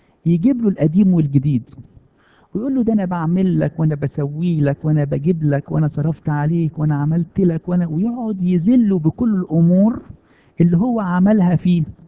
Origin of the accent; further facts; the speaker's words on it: Egypt; احنا بما اننا درسنا في مصر وكبرنا في مصر وتربينا في مصر واشتغلنا في مصر وعشنا الجزء الاول من حياتنا كله في مصر